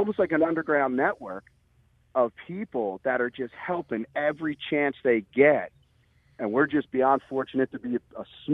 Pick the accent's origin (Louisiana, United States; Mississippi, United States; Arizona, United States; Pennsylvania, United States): Pennsylvania, United States; Levittown; And Gene and I grew up in a similar, you know, we're from Levittown, Pendle area, that area.